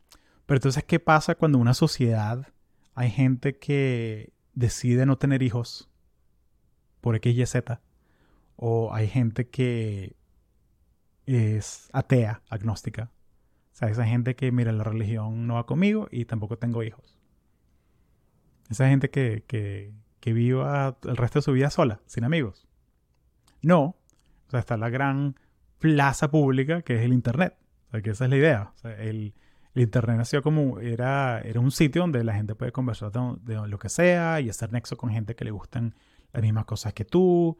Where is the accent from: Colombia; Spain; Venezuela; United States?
United States; yo soy latinoamericano, pero yo crecí en Estados Unidos y yo vivo aquí hace 25 años. Yo soy gringo solano, me gusta usar ese término, que o sea, me fui suficientemente joven que pude adaptarme a esta cultura